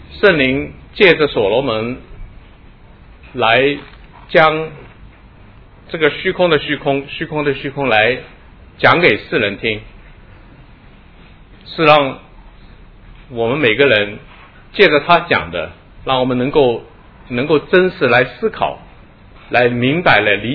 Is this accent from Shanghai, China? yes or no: yes; Shanghai, China; 那我想我们上海人没有地，没有机会造房子